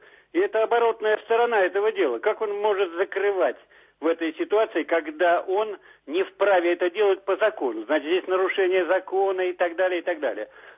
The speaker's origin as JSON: {"language": "Russian", "region": "Saint Petersburg", "country": "Russia", "tie": "born there", "said": "Я хоть родился здесь, в Петербурге"}